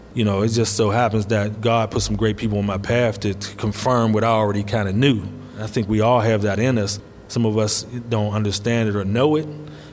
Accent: Braddock, Pennsylvania, United States; I was born and raised in Braddock, Pennsylvania. My childhood was decent. When I came up in Braddock, it was just starting to go downhill.

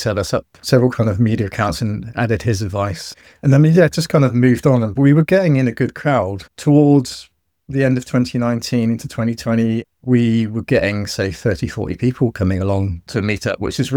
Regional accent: South West England, United Kingdom; also born or lived in Cheltenham; I'm from Devon originally, which the English people will pick up from the accent potentially. I try to hide that away, but every now and again, a little bit of farmer will come out

